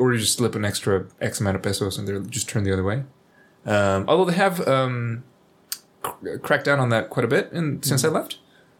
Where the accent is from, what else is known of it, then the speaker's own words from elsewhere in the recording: Colombia; growing up in Colombia, the country.